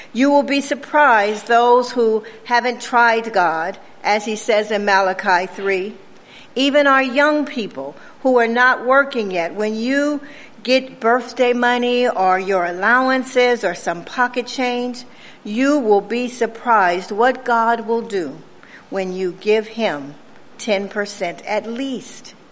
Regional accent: Compton, California, United States; also born or lived in Watts; We started out in Watts, one of the poorest areas of Southern California. And we were raised in Compton, which was just a step above that.

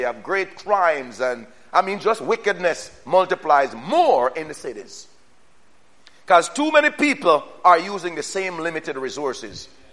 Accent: Jamaica; now in United States; As a matter of fact, growing up in Jamaica, I was a man. It's when I came to America, I realized I was a black man.

